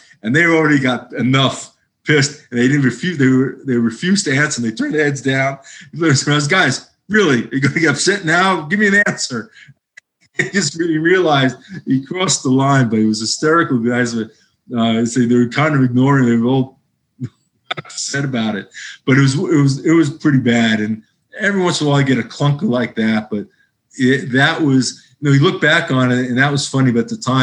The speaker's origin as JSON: {"language": "English", "region": "New York", "country": "United States", "said": "And since I'm from New York, that was special. I played at St. John's, so I was going back home."}